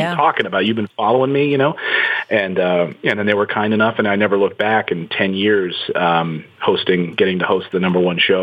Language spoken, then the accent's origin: English; Reading, Pennsylvania, United States; also born or lived in Philadelphia / Cherry Hill, New Jersey; I was born outside of Philadelphia, so in the city, and then we moved out to Cherry Hill, New Jersey, and then into Reading, Pennsylvania. So I spent my high school years in junior high and elementary in Reading, Pennsylvania.